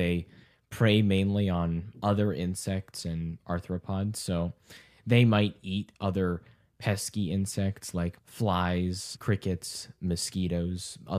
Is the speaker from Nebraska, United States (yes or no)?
yes; Nebraska, United States; which is actually right in my home state of Nebraska.